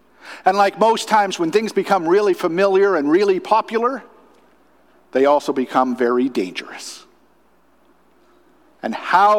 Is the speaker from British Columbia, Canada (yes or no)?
no; Newfoundland and Labrador, Canada; I'm from Newfoundland, where we speak real English, by the way.